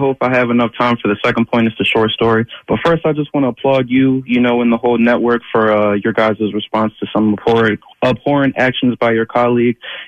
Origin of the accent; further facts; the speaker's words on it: Delaware, United States; I'm from Delaware. We went up to a different part of the state.